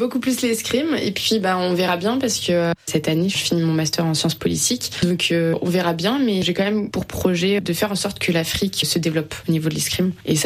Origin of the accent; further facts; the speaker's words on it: France; grandi avec une culture algérienne à la maison avec mes grands-parents et puis à l'école plutôt française et dans l'éducation. Je me suis toujours bien sentie en tant que française et algérienne et notamment franco-algérienne.